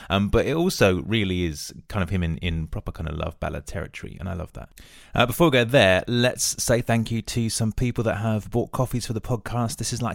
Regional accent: England, United Kingdom; I am English. We often pronounce things wrongly because we demand the entire world speaks that language.

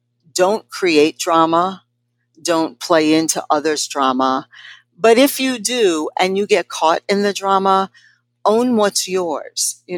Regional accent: New York City, New York, United States; I'm a kid from the Lower East Side before it was groovy. I'm a product of all New York City public education from high school through all my graduate degrees.

